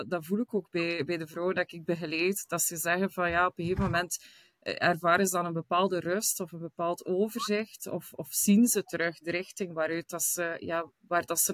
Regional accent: Belgium; Als Belg.

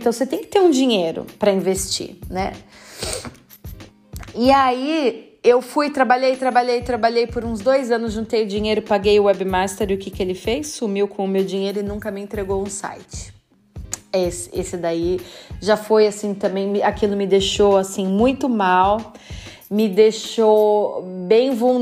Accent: Brazil; percebia o meu sotaque estranho, me perguntava de onde que eu era, né? E aí, quando eu falava que eu era do Brasil

